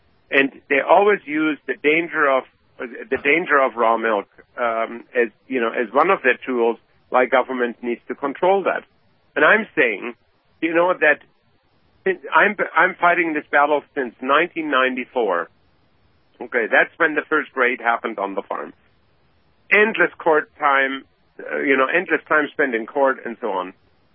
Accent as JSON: {"language": "English", "country": "Germany", "second_language": "English", "said": "because of my background, I'm coming from Germany, you know, my parents were lived during the time, you know, when the Nazis came up"}